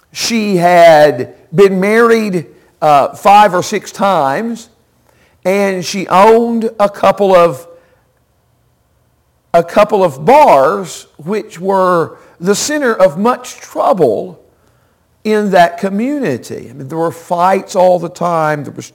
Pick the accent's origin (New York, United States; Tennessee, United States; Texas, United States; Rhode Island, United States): Tennessee, United States; Dickson; I was raised in Dixon, Tennessee, a little bit west of Nashville, about 40 miles west of Nashville.